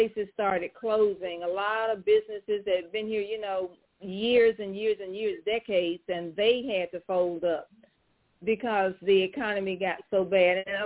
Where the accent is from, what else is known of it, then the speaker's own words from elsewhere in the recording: Mississippi, United States; now in Dallas, United States; when I first moved here and my neighbors always wanted to know, well, where are you from? And I said, Mississippi.